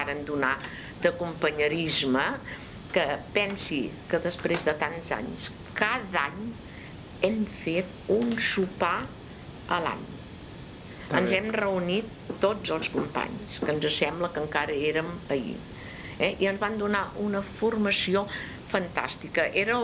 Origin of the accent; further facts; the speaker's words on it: Sarrià, Catalonia, Spain; also born or lived in Verges; jo vaig néixer a Verges, em sembla que vaig marxar de Verges que tenia 3 anys, llavors vàrem anar a Sarrià, anava a l'escola de la mestra que hi havia a Sarrià